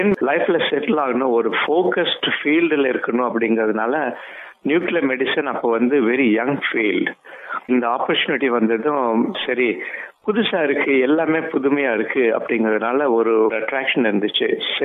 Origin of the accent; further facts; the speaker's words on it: Tamil Nadu, India; born there; நான் பிறந்தது தமிழ்நாட்டுல ஒரு சின்ன கிராமம்.